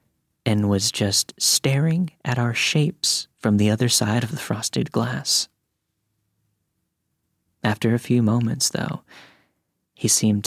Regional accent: Lockhart, Texas, United States; I grew up in Texas. I still live here, along with my family, that will be mentioned in the story.

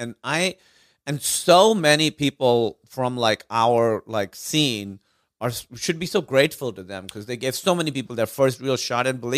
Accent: Karachi, Sindh, Pakistan; I grew up in Karachi, Pakistan.

